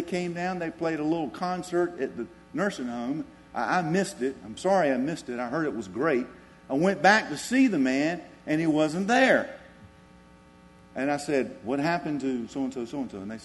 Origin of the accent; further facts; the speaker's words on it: Sanford, United States; I'm from Sanford.